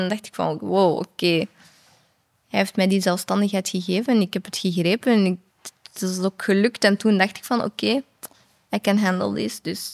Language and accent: Dutch; Flanders, Belgium; born there; Ik ben hier geboren, ik ben een Vlaming, ik ben Belg, dus...